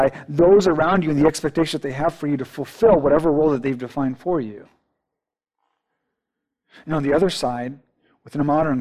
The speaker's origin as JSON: {"language": "English", "country": "Japan", "tie": "born or raised there", "said": "And so if I am an eldest son, which I was, which is amazing growing up in Japan, because when you're the eldest son, this is not right, okay, but it was beautiful when you're the eldest son."}